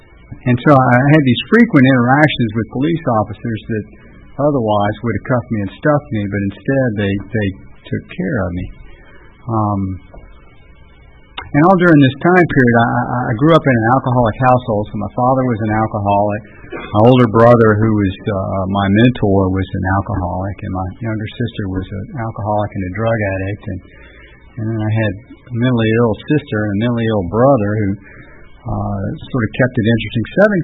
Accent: Lafayette, Louisiana, United States; I grew up in Southwest Louisiana. I grew up in Lafayette. I grew up in Cajun country. And we were poor, though.

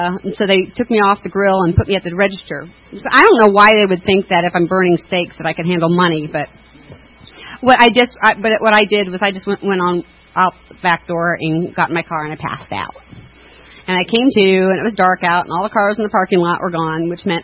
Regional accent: Lima, Ohio, United States; So I'm from Lima, Ohio. Anybody ever heard of it?

